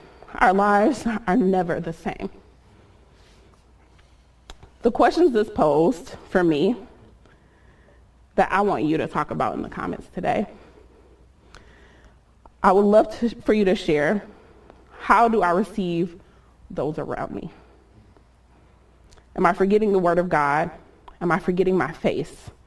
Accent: Inkster, Michigan, United States; We're driving in my city, Inkster, where I grew up in Michigan, and he's asking me to see where I grew up. I didn't really have like a solid home.

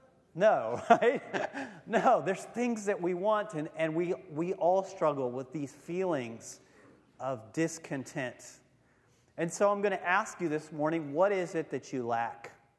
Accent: United States; This is pretty ridiculous, being American pastors, talking to Haitians about contentment.

